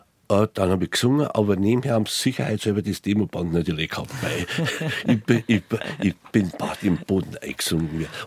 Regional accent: Bavaria, Germany; accent: Bavarian; mit meinem schönen bayerischen Dialekt

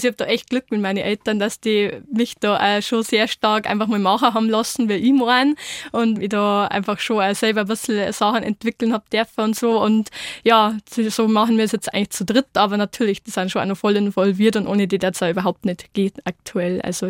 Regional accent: Bavaria, Germany; das ist meine Heimat und da ist schön.

